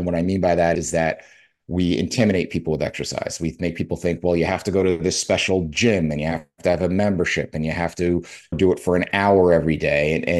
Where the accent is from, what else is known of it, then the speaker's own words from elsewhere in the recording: New Jersey, United States; Well, I'm from New Jersey. I could turn a rock. I could turn in any direction, throw a rock, and hit one of the greatest pizza places you've ever tried.